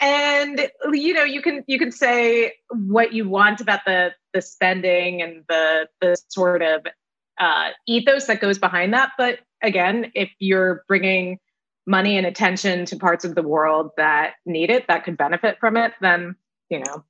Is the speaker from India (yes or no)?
yes; South India, India; I'm South Indian. My mother grew up outside of Bangalore, and my father grew up in Trivandrum, which is the southernmost city in India.